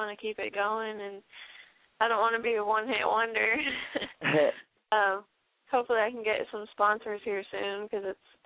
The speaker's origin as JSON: {"language": "English", "region": "Michigan", "country": "United States", "said": "I'm from Michigan, a small little town"}